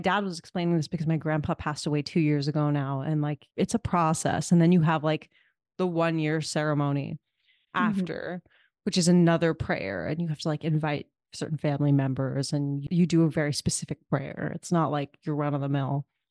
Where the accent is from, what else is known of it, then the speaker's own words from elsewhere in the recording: India; I'm Indian.